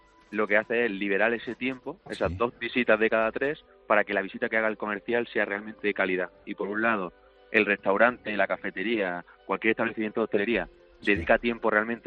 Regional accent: Granada, Andalusia, Spain; now in Madrid, Spain; Estamos en Madrid. Somos de Granada, pero estamos en Madrid.

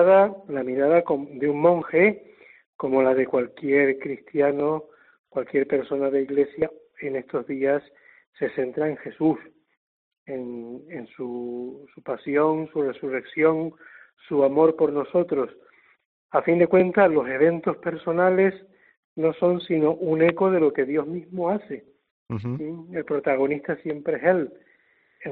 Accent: Taganana, Canary Islands, Spain; Nací en Taganana. Ahí me crié, en la parroquia de Las Nieves, y toda mi niñez, adolescencia, juventud, en el ámbito de fe, pues fue en el entorno parroquial.

